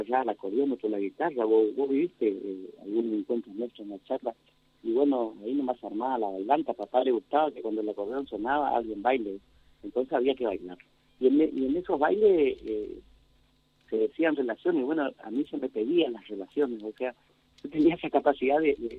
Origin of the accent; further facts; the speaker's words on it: Corrientes, Argentina; Cuando saben que sos correntino, están esperando que digas alguna guarangada.